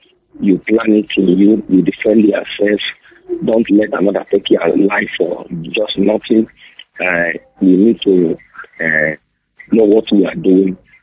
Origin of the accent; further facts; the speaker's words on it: Anambra, Nigeria; I'm calling from Mugwacha. I'm from Anambra State.